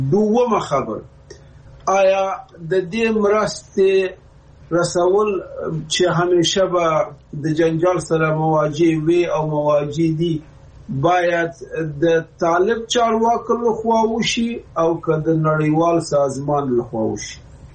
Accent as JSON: {"language": "Pashto", "country": "Afghanistan", "said": "دا سوال متاسفانه مونږ افغانان یو سلسله تاریخي مسائل"}